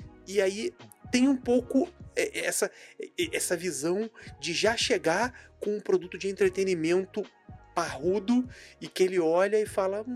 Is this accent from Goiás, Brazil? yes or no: no; Rio de Janeiro, Brazil; eu e o Bruce somos aqui do Rio de Janeiro